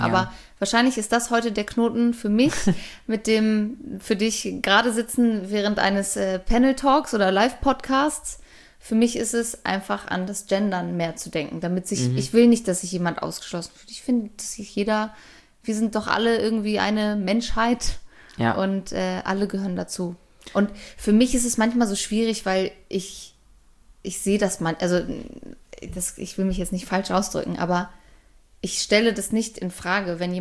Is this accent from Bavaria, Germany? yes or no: no; Hamburg, Germany; accent: Hamburg; Ja, weil das kommt immer dann raus, wenn wir dann unsere Hamburger, unseren Dialekt rausholen.